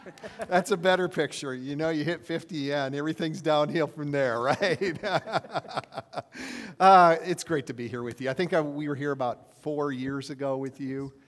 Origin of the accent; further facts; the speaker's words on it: Platte, South Dakota, United States; I'm from Platte, South Dakota, Midwest boy.